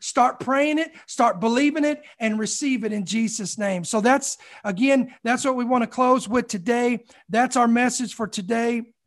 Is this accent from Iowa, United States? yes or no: no; Louisville, Kentucky, United States; born there; now in Georgia, United States; I live in Georgia now, but I was born in Kentucky, in Louisville, Kentucky. So I'm a Southern at heart, and that's why we keep going farther south.